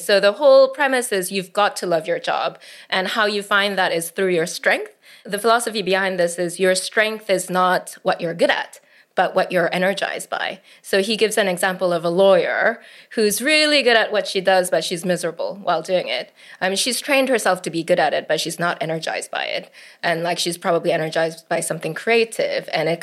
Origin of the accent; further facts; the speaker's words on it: Seoul, South Korea; also born or lived in United States; And as for … I grew up in Seoul and the US, so I'm a third culture kid like you.